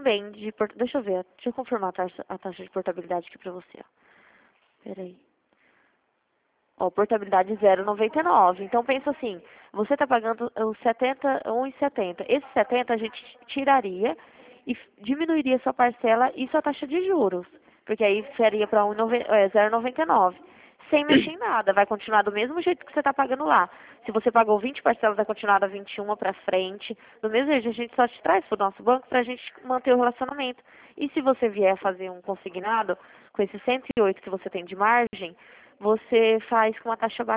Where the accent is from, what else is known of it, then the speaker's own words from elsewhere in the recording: Dracena, São Paulo, Brazil; eu sou de Dracena.